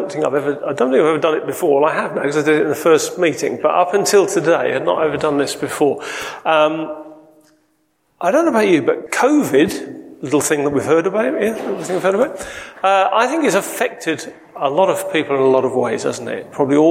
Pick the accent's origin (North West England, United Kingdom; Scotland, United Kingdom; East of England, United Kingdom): East of England, United Kingdom; Lowestoft; My wife is Sue. We're from Lowestoft, although we spend a fair bit of time in London now